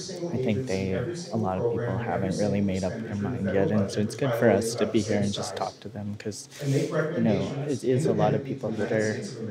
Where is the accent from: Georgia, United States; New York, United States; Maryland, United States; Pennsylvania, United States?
Maryland, United States; I come from Maryland